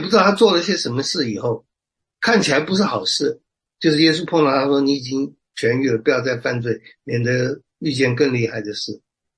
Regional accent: China; 内行看门道是我们中国人说的

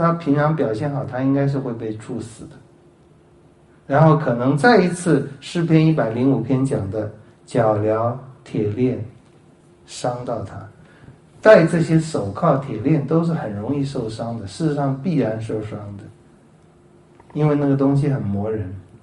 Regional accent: China; 我们中国人可能很多亏可以吃，很多难可以受

